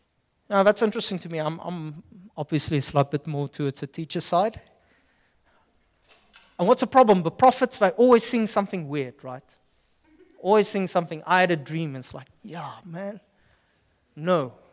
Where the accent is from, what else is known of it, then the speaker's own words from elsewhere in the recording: Upington, Northern Cape, South Africa; Now, I come from Upington. Have you ever been to Upington? In the desert, there's nothing except you and God.